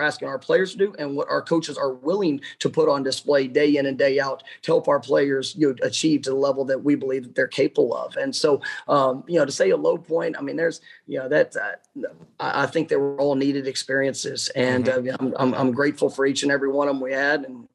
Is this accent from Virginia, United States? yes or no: no; Dallas, Texas, United States; I grew up in Dallas, Texas. When I was 12 years old, the very first piece of college memorabilia I ever owned was a 1993 national championship license plate